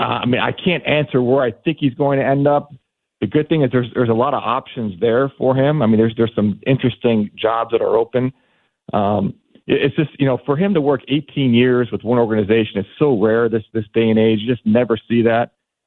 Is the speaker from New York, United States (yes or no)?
yes; Buffalo, New York, United States; And I was from Buffalo and a big Bills fan